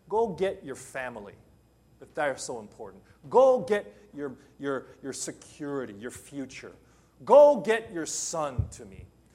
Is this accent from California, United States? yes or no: yes; Los Angeles, California, United States; Now, I'm from Los Angeles. You do not drink the water from the faucet.